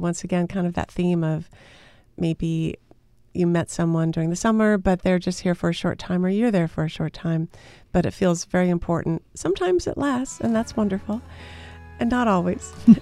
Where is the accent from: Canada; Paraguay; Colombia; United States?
United States; Kansas; is a song written about when I was growing up in Kansas.